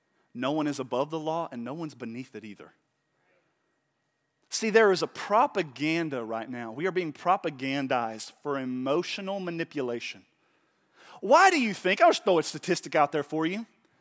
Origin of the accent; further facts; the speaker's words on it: Oklahoma, United States; I grew up in Oklahoma now. I know a lot of not great people living in trailer parks.